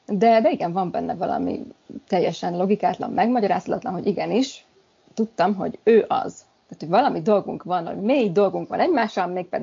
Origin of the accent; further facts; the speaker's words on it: Szeged, Csongrád-Csanád, Hungary; Szegedi vagyok, Szegeden összehívtuk a családot egy kis úszóházon a Tiszán